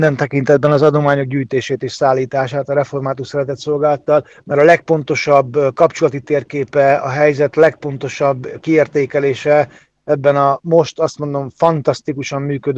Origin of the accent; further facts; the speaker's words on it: Barkasovo, Zakarpattia Oblast, Ukraine; also born or lived in Rafajnaújfalu; hát a kicsi gyerekkoromat azt Rafajnaújfaluban töltöttem, azt követően pedig Barkason nőttem fel, ez egymás mellett lévő két falu